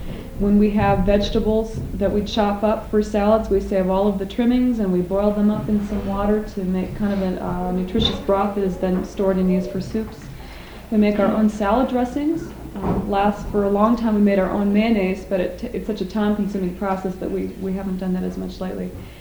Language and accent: English; Midwest, United States; a bit more varied fare than just the meat and potatoes diet that I grew up on in the Midwest.